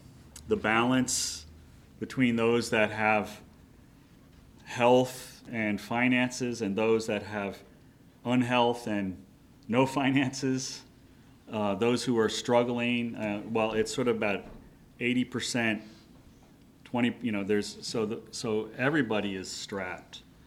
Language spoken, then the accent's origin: English; New York, United States; now in Beaver Falls, United States; In fact, we moved to Beaver Falls. I'm from New York.